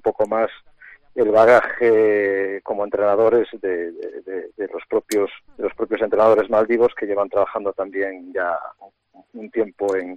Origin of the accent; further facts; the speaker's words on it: Spain; lo que somos los entrenadores españoles